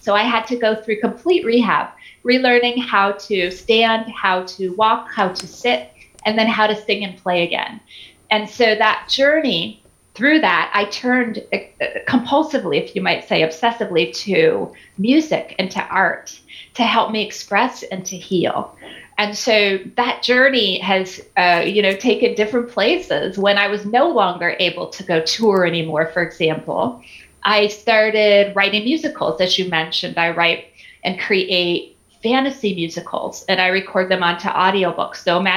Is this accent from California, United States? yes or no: yes; California, United States; also born or lived in Michigan, United States / Arizona, United States; I was raised in Michigan and then Arizona and then California. So most of my upbringing was California.